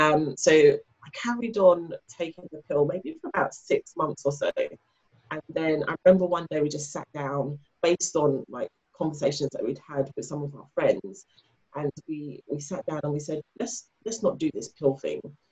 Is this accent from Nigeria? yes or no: yes; Nigeria; I'm a Nigerian kid